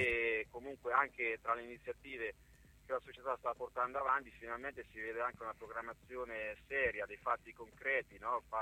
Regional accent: Ancona, Marche, Italy; E da anconetano, tifoso da tanti anni, che ha vissuto gli anni più belli e anche più bui

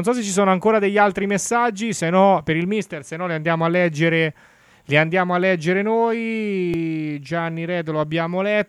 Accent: Ancona, Marche, Italy; come anconetano

